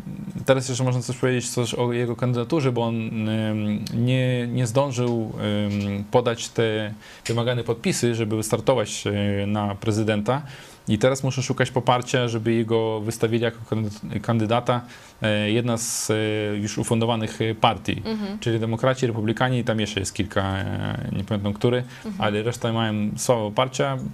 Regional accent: Israel; ja wychowałem się w Izraelu

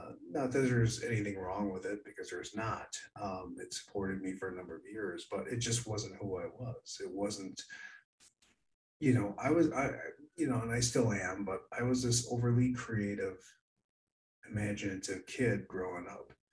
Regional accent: Wisconsin, United States; I grew up in Wisconsin, lived there for about 32 years, minus 9 months. I lived out in Southern California when I was 18, you know, with my aunt and uncle for a little bit.

